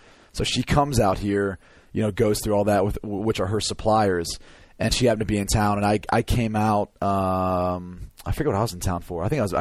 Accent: Midwest, United States; I'm from the Midwest. I don't even know what good food is, but I like Chipotle.

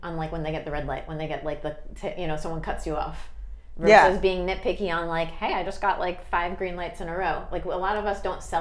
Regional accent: New Jersey, United States; now in Malibu, United States; I'm from New Jersey.

